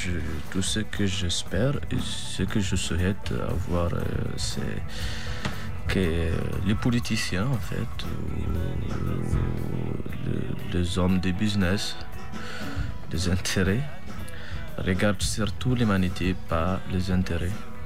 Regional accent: Tinzaouaten, Kidal, Mali; now in Tamanrasset, Algeria; Moi je suis d'origine de Tenzawaten, c'est la frontière de l'Algérie. Mais j'ai beaucoup, en fait, passé beaucoup de mon temps aussi à Kidal.

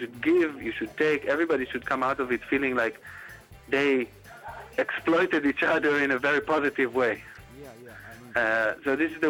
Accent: Tel Aviv, Tel Aviv District, Israel; Growing up on the Mediterranean, most of us in Tel Aviv, and sucking in, you know, Arabic music on the radio, and Persian music, Moroccan music, Yemenite music

